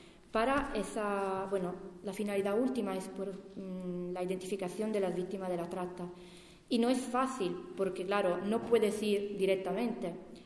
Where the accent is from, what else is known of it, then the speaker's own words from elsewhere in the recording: Italy; Spanish is a second language; bueno, yo soy italiana, y una chica en Italia